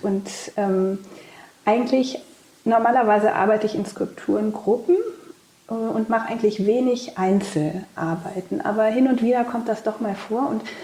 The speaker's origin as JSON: {"language": "German", "town": "Cologne", "region": "North Rhine-Westphalia", "country": "Germany", "tie": "born or raised there", "said": "Ich bin ja in Köln aufgewachsen"}